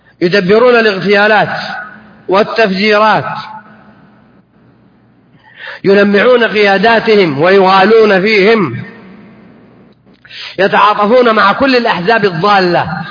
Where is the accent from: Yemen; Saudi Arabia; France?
Saudi Arabia; عندنا في المملكة العربية السعودية